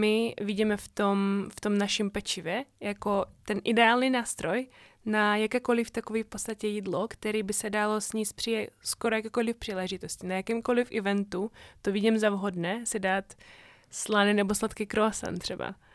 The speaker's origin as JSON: {"language": "Czech", "country": "Ukraine", "second_language": "Czech", "lives_now": "Czech Republic", "said": "jsem z Ukrajiny, ale zároveň žijí tady relativně dlouho, abych taky rozuměl i ty české stránce, i ty české mentalitě."}